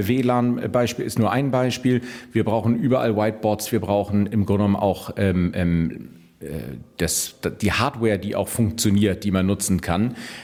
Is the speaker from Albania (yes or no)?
no; Brazil; Ich habe auch einen Migrationshintergrund. Ich bin Brasilianer und fühle mich ganz gut integriert.